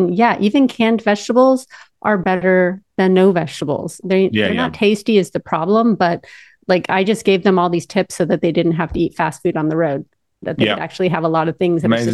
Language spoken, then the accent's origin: English; United States; I grew up in the United States and we grew up hungry. And we grew up eating beans.